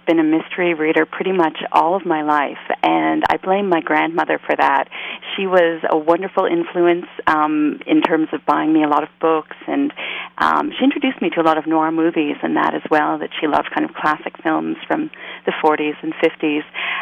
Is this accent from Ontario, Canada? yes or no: yes; Toronto, Ontario, Canada; now in New York, United States; the two places I've written the most about are my hometown, Toronto, and my adopted hometown, New York.